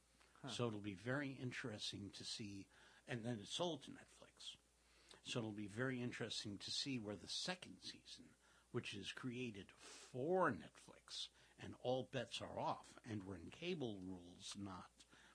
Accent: New York City, New York, United States; now in Brooklyn, United States; Because I grew up in Queens and now I'm in Brooklyn. So I tell people, well, I was born in Queens, but now I'm in Brooklyn. but I don't really have either. And I'm first generation American.

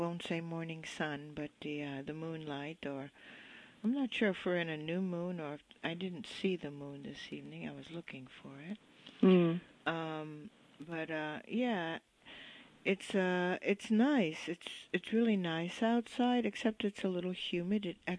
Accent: The Bronx, New York, United States; You know, I grew up in the Bronx, and we used to call them stoops.

